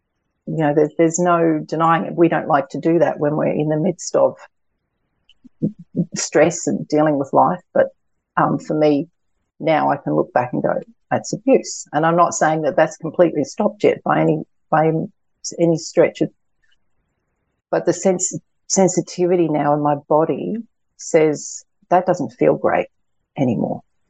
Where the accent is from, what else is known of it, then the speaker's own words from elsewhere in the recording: New Zealand; I grew up in New Zealand. So for those of you that may or may not know, New Zealand's national sport is rugby union.